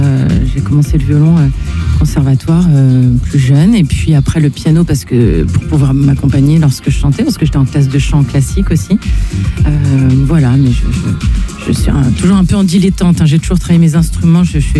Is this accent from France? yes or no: yes; Brittany, France; beaucoup voyagé, beaucoup déménagé. Donc j'ai toujours été un peu une nomade, mais comme tous les nomades, toujours rattachée à ma région d'origine, forcément, donc, qui est la Bretagne.